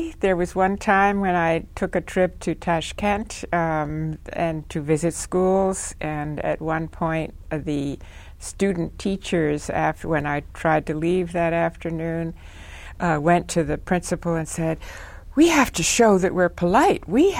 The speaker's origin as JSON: {"language": "English", "town": "New York City", "region": "New York", "country": "United States", "tie": "born there", "said": "I was born in New York City. My father was on the business end of Time magazine, and he was constantly opening new offices, so we did a fair amount of moving."}